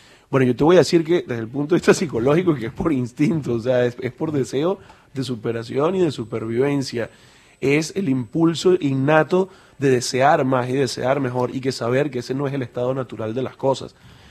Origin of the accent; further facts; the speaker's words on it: Venezuela; así como los venezolanos hemos visto durante 20 años